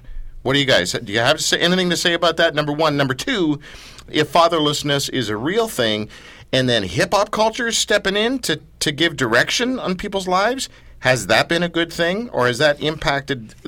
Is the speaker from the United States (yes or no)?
no; Canada; We're Canadian. We're polite. We're nice.